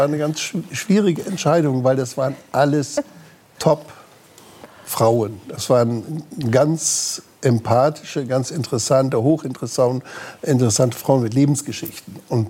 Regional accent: Damme, Lower Saxony, Germany; also born or lived in Rhineland-Palatinate; Also ich komme aus Damme am Dümmer.

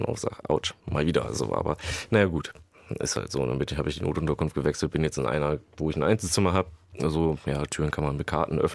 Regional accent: Worpswede, Lower Saxony, Germany; mehrere angeschrieben, auch in Worpswede, in meiner alten Heimat, wo ich auch Arbeit im Metallbau wiedergefunden hätte

